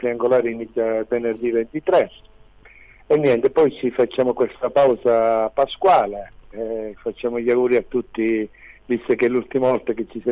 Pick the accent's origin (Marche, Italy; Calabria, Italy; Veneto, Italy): Calabria, Italy; accent: Calabrian; Da noi si dice in dialetto calabrese, soprattutto al mio paese